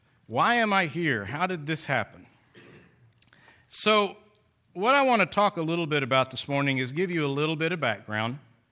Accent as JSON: {"language": "English", "town": "Holdenville", "region": "Oklahoma", "country": "United States", "tie": "born or raised there", "said": "I grew up in Holdenville. I've been in Oklahoma most of my life."}